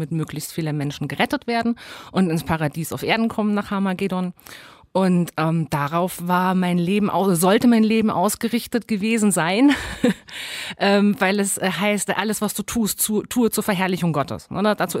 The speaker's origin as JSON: {"language": "German", "region": "Bavaria", "country": "Germany", "tie": "born or raised there", "said": "Ich war auch nicht getauft und habe den katholischen Religionsunterricht so mitbesucht, weil man das in Unterfranken halt so gemacht hat, wo ich aufgewachsen bin."}